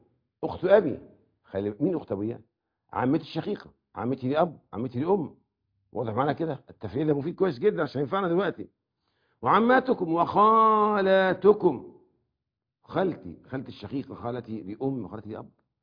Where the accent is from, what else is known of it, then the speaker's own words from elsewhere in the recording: Egypt; إحنا في مصر بنسمي إيه؟